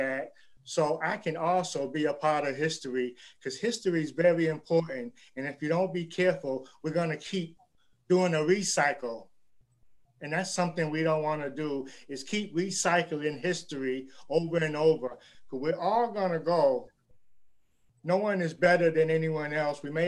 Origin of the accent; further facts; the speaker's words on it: Birmingham, Alabama, United States; I'm from Birmingham